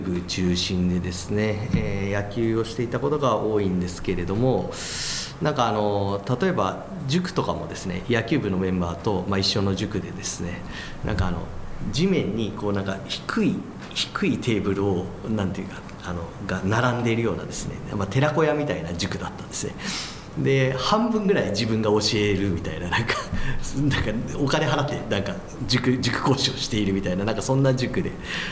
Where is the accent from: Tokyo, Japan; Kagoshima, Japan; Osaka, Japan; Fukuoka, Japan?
Tokyo, Japan; Nerima; 自分自身は東京でして、両親は京都出身なんですけれども、はい、ずっと東京ですね。